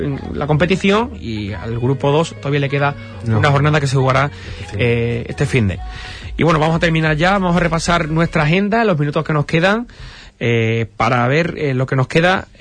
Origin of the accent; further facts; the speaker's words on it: Huelva, Andalusia, Spain; Somos de Huelva, que apostar por lo de Huelva